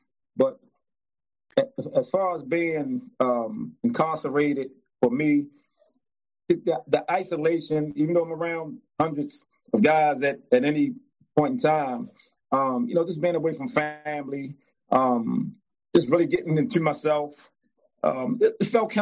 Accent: Baltimore, Maryland, United States; I'm from Baltimore, East Baltimore. I grew up in a home with my mother, single parent, and two sisters.

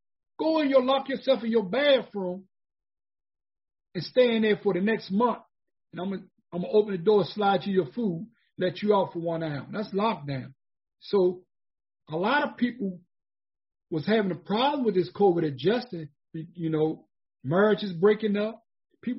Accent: Washington, District of Columbia, United States; I was born and raised on Bennett Road in Southeast D.C. So when people asked me where I was from, you know, I would tell them

